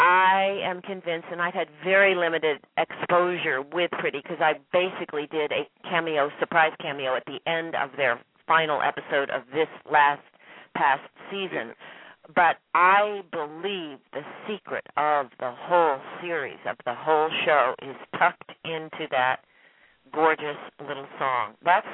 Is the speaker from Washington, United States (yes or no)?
no; Boulder, Colorado, United States; also born or lived in New York City; though I was born in New York City, I grew up in Boulder, Colorado, and there's farmland for days there